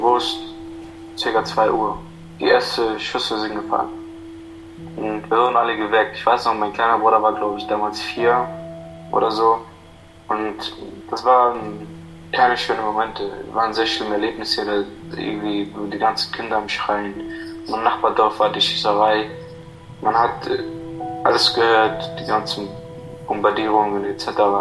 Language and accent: German; Iraq; German is a second language; now in Germany; ich komme aus dem Irak, ich bin seit ca. 7 Jahren hier in Deutschland. Ich habe im Irak Schule besucht bis zu der Hauptschule ungefähr.